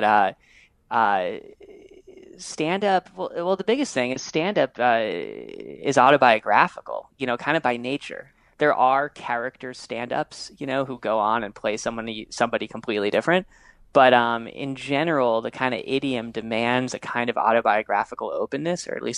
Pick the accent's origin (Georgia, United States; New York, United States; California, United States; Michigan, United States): New York, United States; New York City; I love music, you know, and I grew up around music. I grew up in New York City.